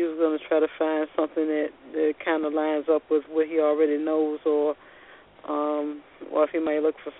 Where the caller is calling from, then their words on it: Virginia, United States; I'm calling from the state of Virginia.